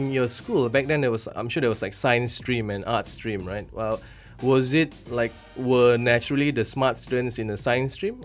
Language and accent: English; Kuala Lumpur, Federal Territory of Kuala Lumpur, Malaysia; Or I was from Methodist boys' school, Kuala Lumpur.